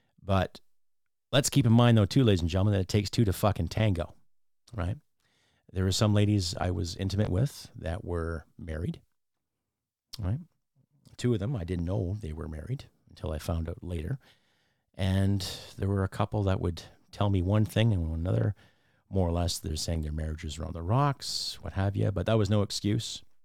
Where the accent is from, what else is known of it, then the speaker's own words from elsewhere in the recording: Canada; But you can just call me … I'm a dude, and I'm from Canada.